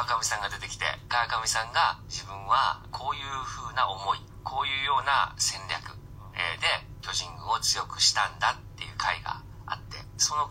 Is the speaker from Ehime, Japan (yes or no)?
no; Kyoto, Japan; 僕は京都出身なので